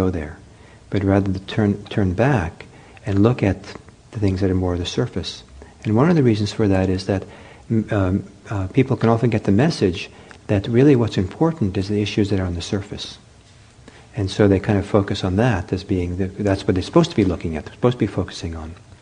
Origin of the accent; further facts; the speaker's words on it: India; growing up in India, that's kind of a big idea.